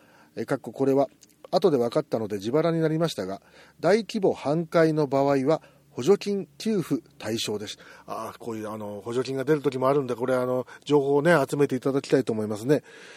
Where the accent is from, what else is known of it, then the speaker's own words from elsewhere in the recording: Fukushima, Japan; 5年前の大震災では私たち福島県民に励ましをいただきありがとうございました。